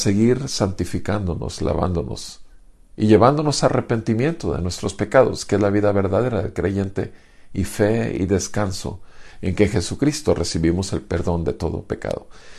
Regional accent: Tampico, Tamaulipas, Mexico; Nací en Tampico, soy ciudadano de Tampico

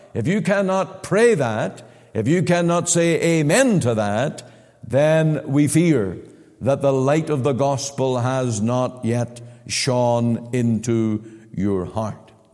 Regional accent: Omagh, Northern Ireland, United Kingdom; I was converted to the Lord Jesus in my hometown in Oma Free Presbyterian Church.

